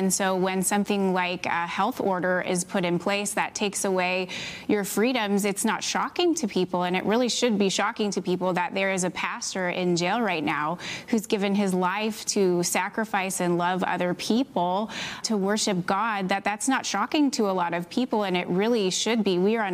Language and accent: English; Canada; I am Canadian, yes.